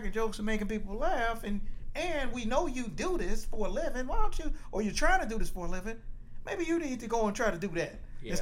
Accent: Detroit, Michigan, United States; moved away as an adult; I'm from Detroit, Michigan.

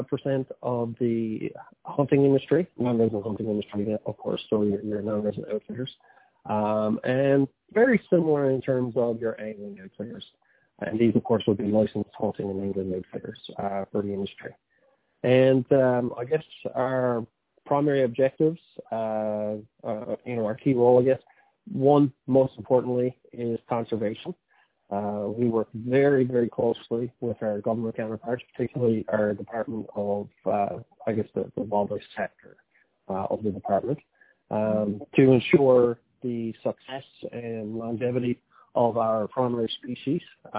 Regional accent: Newfoundland and Labrador, Canada; I live in Gander, born and raised in Newfoundland.

